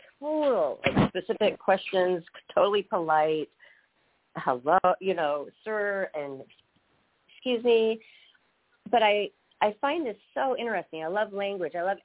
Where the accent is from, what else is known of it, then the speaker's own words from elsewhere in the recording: Seattle, Washington, United States; now in Nashville, United States; Mine is when I grew up in Seattle, we always said, hi, you guys. And then when I moved to Nashville, it was hi, y'all.